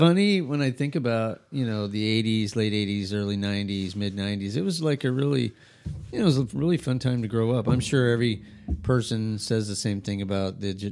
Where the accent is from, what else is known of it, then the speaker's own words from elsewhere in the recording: Albuquerque, New Mexico, United States; I grew up in Albuquerque, and my buddy Ken Chilcote had the idea of having a mobile car wash.